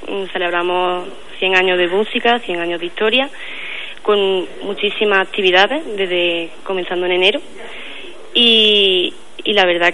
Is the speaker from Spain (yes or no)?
yes; Pedroche, Andalusia, Spain; encantada de colaborar con esta fiesta tan popular aquí en Pedroche y todo lo que sea para fomentar a mi pueblo, encantada.